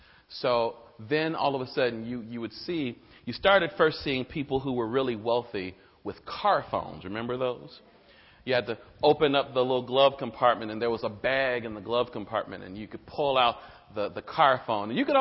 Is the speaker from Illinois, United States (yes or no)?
yes; Chicago, Illinois, United States; But I'm from Chicago, and my family comes from a small town in Mississippi, Durant, Mississippi.